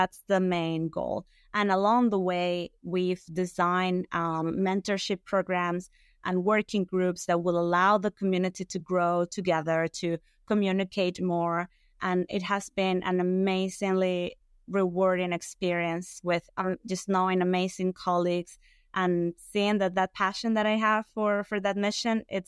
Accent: Venezuela; I am from Venezuela originally

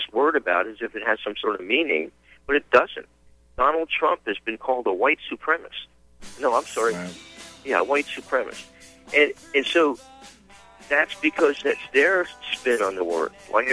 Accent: New Jersey, United States; I'm originally from New Jersey. I'm not going back there.

